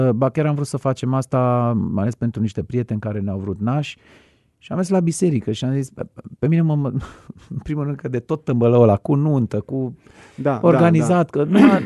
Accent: Timișoara, Timiș County, Romania; mai spun că merg acasă atunci când merg la Timișoara

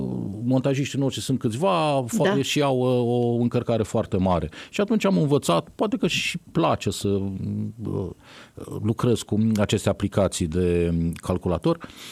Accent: Câmpulung Moldovenesc, Suceava County, Romania; now in Iași, Romania; sunt din acea zonă, sunt din Câmpul Moldovenesc, de vreo 20 ceva de ani, adoptat de Iași.

